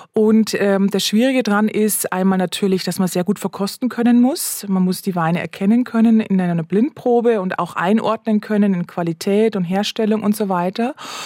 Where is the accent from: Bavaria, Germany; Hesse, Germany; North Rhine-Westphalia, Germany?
Bavaria, Germany; Ich komme aus Bayern und in Franken ist der Silvaner ganz groß